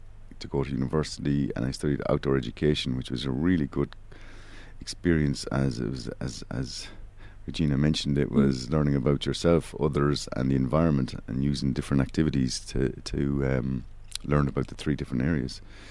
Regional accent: Ireland; I'm originally from Ireland.

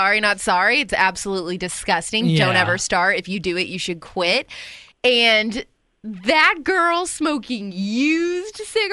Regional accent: Kentucky, United States; This guy picks me up and takes me to one of the most haunted places in the world, like where I grew up in Kentucky.

